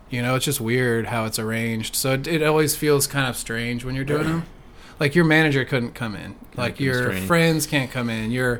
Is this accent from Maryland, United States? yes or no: yes; Maryland, United States; also born or lived in Green Bay, Wisconsin / Kansas City; In Baltimore, outside of Baltimore.